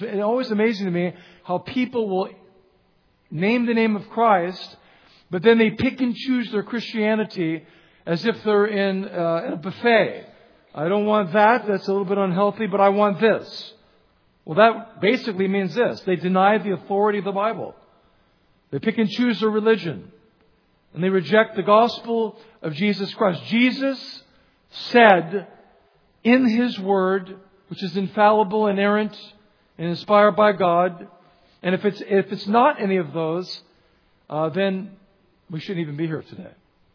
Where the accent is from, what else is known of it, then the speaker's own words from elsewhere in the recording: Los Angeles, California, United States; not where I grew up in Los Angeles, where they think you're crazy if you say you're a believer.